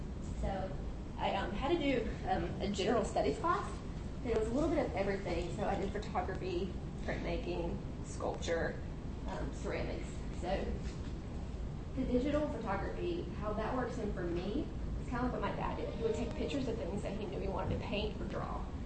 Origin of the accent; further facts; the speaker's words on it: North Carolina, United States; So I grew up in North Carolina. We grew up in a rural area on a farm.